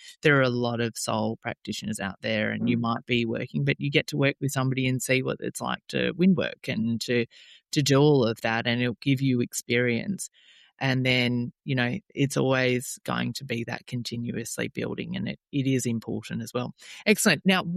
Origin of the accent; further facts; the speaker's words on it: Melbourne, Victoria, Australia; now in Queensland, Australia; I'm originally from Melbourne. I've always worked nationally, and now I live in Queensland.